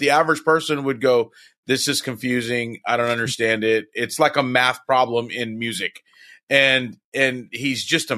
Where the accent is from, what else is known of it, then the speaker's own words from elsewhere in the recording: Victoria, British Columbia, Canada; Weston's from my hometown of Victoria